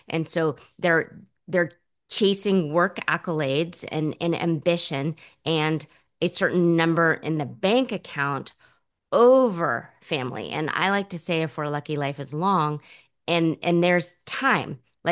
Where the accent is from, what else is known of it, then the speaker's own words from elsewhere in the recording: California, United States; I've born and raised on the San Francisco Peninsula, so I've been here the whole time.